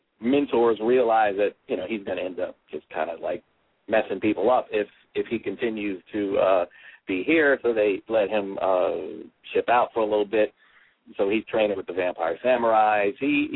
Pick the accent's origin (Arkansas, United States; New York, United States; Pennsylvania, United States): New York, United States; New York City; I was raised in Fort Greene, and that was when Fort Greene wasn't exactly the nice place that it is now.